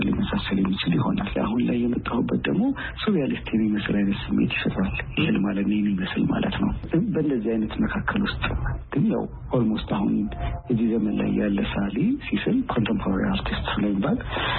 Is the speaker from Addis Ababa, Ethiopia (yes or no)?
yes; Addis Ababa, Ethiopia; እንዳጋጣሚ ኮተቤ አካባቢ ስለነበርኩ የኮሌጅ ተማሪዎች ሊመጡ ይችላል ጠላም አለ እዛ ውስጥ ነው ያደኩት ለረጅም ጊዜ።